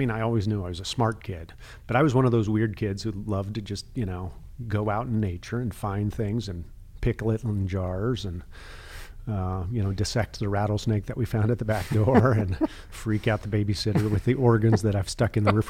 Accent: California, United States; And so I grew up mostly in Baptist and independent churches that had been Baptist. They just took the name off, but nothing else changed, that kind of thing, mostly in Southern California.

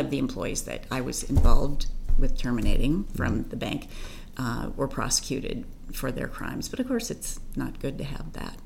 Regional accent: Minnesota, United States; Well, I grew up in Minnesota, in the suburbs, and decided to go to law school.

